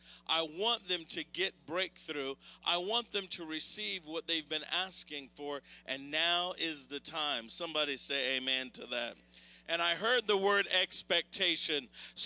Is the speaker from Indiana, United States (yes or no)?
no; Dayton, Ohio, United States; also born or lived in Tulsa / Colorado; We grew up in Ohio. We lived and were born and raised in Dayton. And I went off to Oral Roberts University, so I spent some time in Tulsa